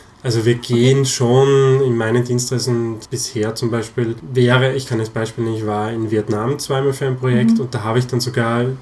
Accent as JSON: {"language": "German", "region": "Styria", "country": "Austria", "tie": "born or raised there", "said": "meine Heimatgemeinde zu tragen. Das ist in der Steiermark gewesen."}